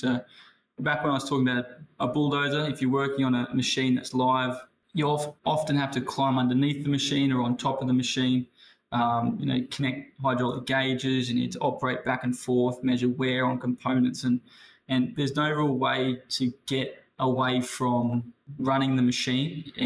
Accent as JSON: {"language": "English", "town": "East Maitland", "region": "New South Wales", "country": "Australia", "tie": "born or raised there", "also_born_or_lived": "Lochinvar", "said": "I grew up in Maitland area, so I was born into a house in Lochinvar. Yeah, grew up through school mostly in East Maitland, and then I started my apprenticeship at Mount Thorley with Westrac. So I've always been in the Hunter region."}